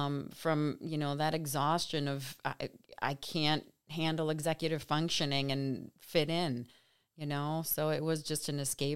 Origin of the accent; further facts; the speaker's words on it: Scranton, Pennsylvania, United States; We are from Scranton, Pennsylvania, or the surrounding areas. And St. Patrick's Day around here is like Christmas.